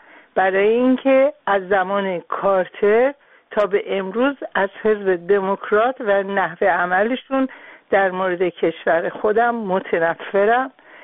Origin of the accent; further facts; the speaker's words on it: Iran; now in United States; به عنوان یک ایرانی آمریکایی که حق رأی دارم